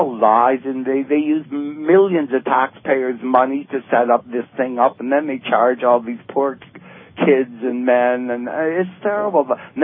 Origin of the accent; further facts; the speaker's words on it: Canada; I've never felt as disgusted as of being a Canadian